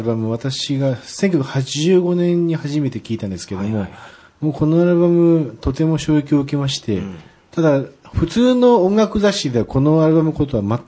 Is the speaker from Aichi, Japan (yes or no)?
yes; Aichi, Japan; はい、愛知から来ました